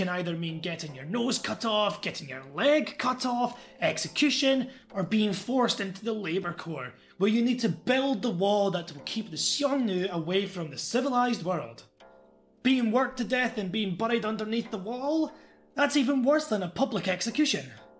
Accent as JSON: {"language": "English", "region": "Scotland", "country": "United Kingdom", "said": "Now, I'm from Scotland, so you could imagine this is pretty much worse than torture for me."}